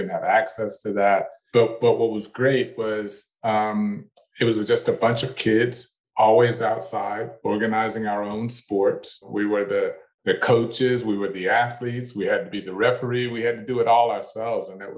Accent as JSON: {"language": "English", "region": "Texas", "country": "United States", "tie": "born or raised there", "said": "Couldn't avoid football in Texas, growing up in Texas."}